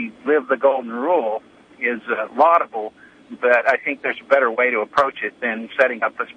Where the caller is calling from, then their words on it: Utah, United States; I'm calling from Utah County on the cell phone.